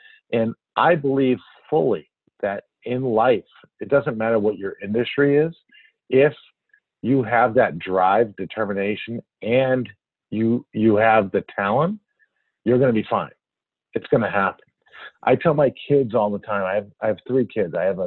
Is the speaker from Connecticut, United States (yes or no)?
yes; Hartford, Connecticut, United States; I grew up in Hartford and went to a really good college